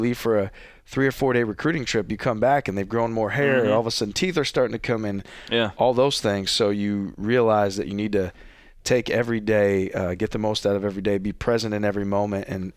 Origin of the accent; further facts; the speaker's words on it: Milwaukee, Wisconsin, United States; now in Iowa, United States; I'm originally from Milwaukee. But at the end of the day, this is home for us.